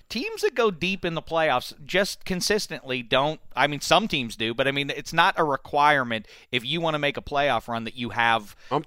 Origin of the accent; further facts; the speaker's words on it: Pittsburgh, Pennsylvania, United States; that goes back to my days growing up in Pittsburgh